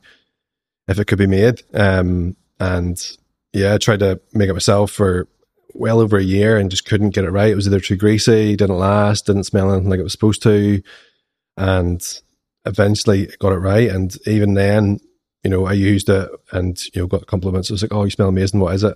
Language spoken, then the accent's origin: English; Ballymena, Northern Ireland, United Kingdom; which was the Christmas market in Ballymena, which is my hometown, and we sold out within an hour.